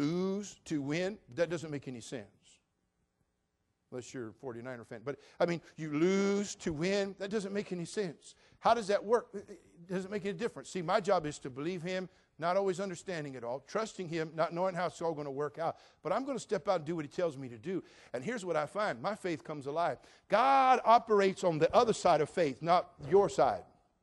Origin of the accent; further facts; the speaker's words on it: California, United States; Now, for an old hippie boy from the 60s, born and raised in California